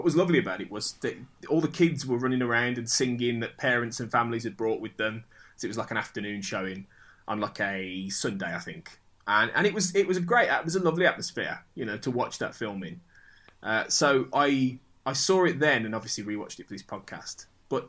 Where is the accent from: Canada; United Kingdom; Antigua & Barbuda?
United Kingdom; Yeah, and obviously, you know, we're both British and, you know, when we were growing up in like the 80s and early 90s